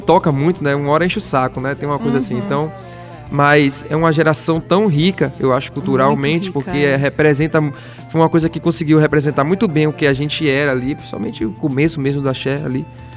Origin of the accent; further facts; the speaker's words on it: Salvador, Bahia, Brazil; eu cresci em Salvador, na Ilha de Itaparica, são lugares na beira da praia